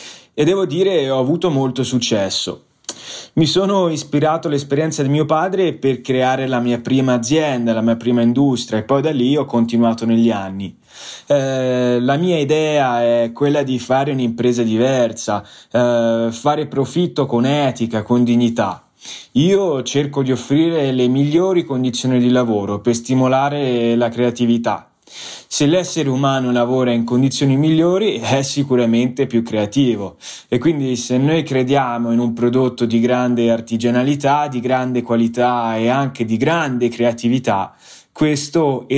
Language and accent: Italian; Tuscany, Italy; Sono nato in provincia di Firenze e fino a 15 anni ho vissuto in campagna con i miei genitori.